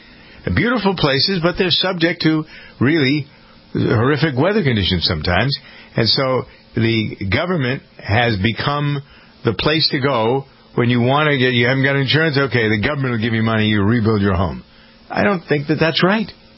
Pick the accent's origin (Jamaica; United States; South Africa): United States; Framingham, Massachusetts; Everybody's got to be from someplace. I'm from Framingham.